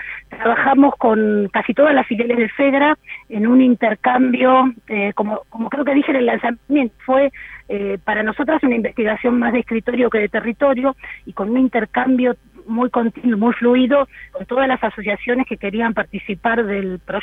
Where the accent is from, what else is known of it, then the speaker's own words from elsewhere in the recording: Mar del Plata, Buenos Aires Province, Argentina; hasta en la provincia de Buenos Aires, porque somos de Mar del Plata